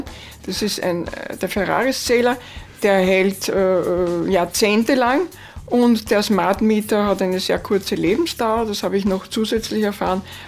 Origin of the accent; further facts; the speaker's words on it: Vienna, Austria; Ja, ich komme aus Wien.